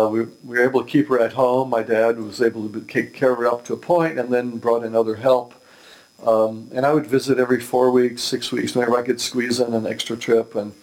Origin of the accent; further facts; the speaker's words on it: Houston, Texas, United States; I was living in Houston. I grew up in Houston, then moved away and lived some places, ended up back there for a while.